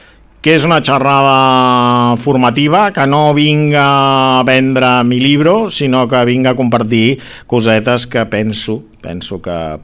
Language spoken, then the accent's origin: Catalan; Sant Vicenç de Montalt, Catalonia, Spain; jo sempre vaig néixer a Sant Vicenç de Montalt, sóc una persona del Maresme i sempre he estat més aviat al nord de Barcelona.